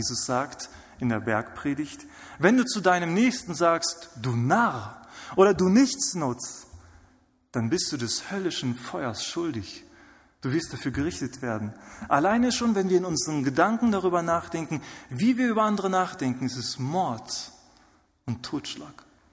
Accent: Germany; Ich komme aus Deutschland.

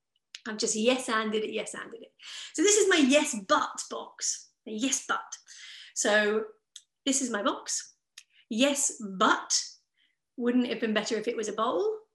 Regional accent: England, United Kingdom; because I'm English, and in English we're terrible at saying no

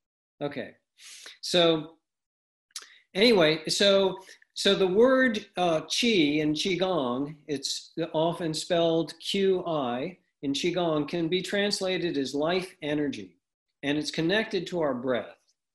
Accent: Talent, Oregon, United States; I live in Southern Oregon in the United States, and in fact, you may have seen my hometown of Talent in the news a month ago

